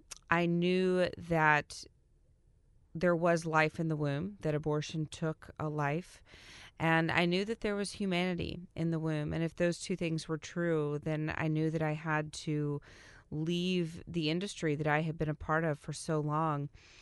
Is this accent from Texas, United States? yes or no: yes; Texas, United States; So I am from Texas. I worked for a Planned Parenthood facility there.